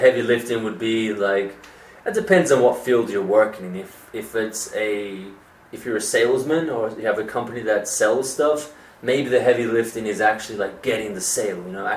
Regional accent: Perth, Western Australia, Australia; So, I'm from Perth.

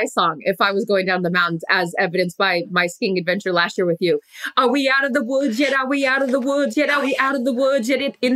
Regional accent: Seattle, Washington, United States; when I grew up in Seattle, I would

